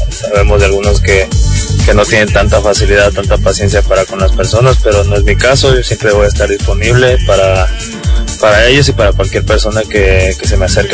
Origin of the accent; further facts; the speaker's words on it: Veracruz, Mexico; Pero muy orgulloso de ser veracruzano, muy orgulloso de mis raíces y nunca he perdido el piso.